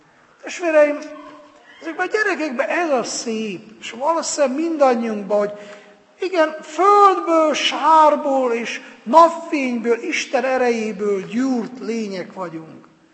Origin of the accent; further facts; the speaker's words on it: Miercurea Ciuc, Harghita, Romania; Hát mondtam, hogy nekem Spéci Csíkszeredában van, mert ottan nőttem fel